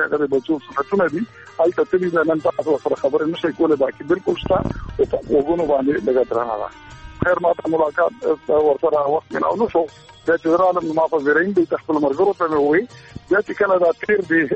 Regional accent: Khadar Khel, Khyber Pakhtunkhwa, Pakistan; زمونږ کلی د کوهاټ لاچی سر نږدې خدر خیل نومې کلی و

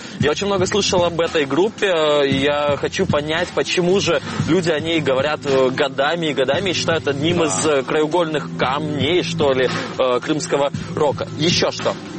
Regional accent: Crimea, Ukraine; Это вот недалеко от моего родного города, недалеко от Керчи.

